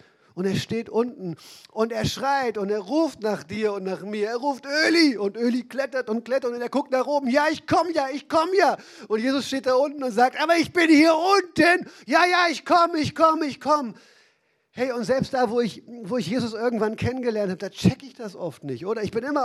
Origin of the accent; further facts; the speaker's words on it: Northern Germany, Germany; ich komme aus Norddeutschland, was soll ich sagen? Ne? Ich kannte nicht mal Berge, bis wir hier wieder runtergezogen sind